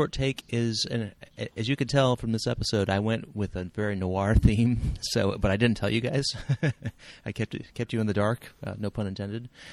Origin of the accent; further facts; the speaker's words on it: California, United States; So maybe that I grew up near the Bay Area or in the Bay Area.